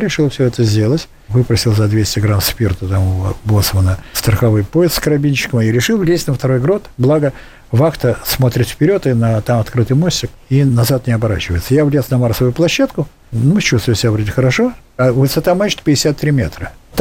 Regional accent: Saint Petersburg, Russia; born there; я родился на Васильевском острове в Питере, и я могу считать себя островитянином.

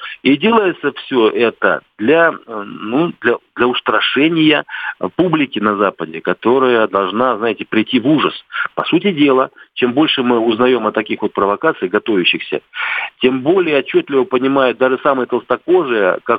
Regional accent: Ukraine; Но самое-то интересное, что я сам с Украины. Я там родился и вырастал.

